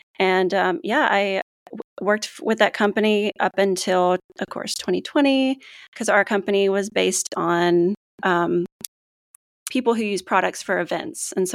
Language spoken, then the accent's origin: English; Tennessee, United States; Yeah. So I was born and raised in Tennessee.